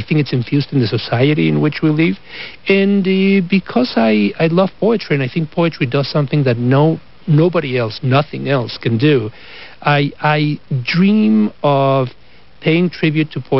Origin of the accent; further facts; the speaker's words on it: Mexico; English is a second language; now in United States; I am an immigrant to this country, and I grew up in Mexico, my native country, in a multilingual environment.